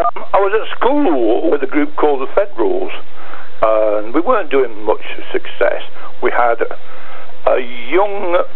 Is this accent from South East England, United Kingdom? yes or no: no; Halifax, Yorkshire and the Humber, United Kingdom; also born or lived in Liverpool; Halifax, which I then live in, because my mum was, raised around that area. I'm actually a Scouser by birth, not a Yorkshire lad, but I went to live in Yorkshire when I was 12.